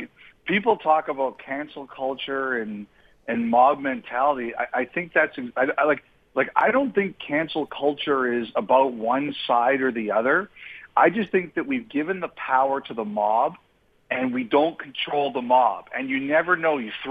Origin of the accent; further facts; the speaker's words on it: Toronto, Ontario, Canada; because when I was a kid, I'm from Toronto.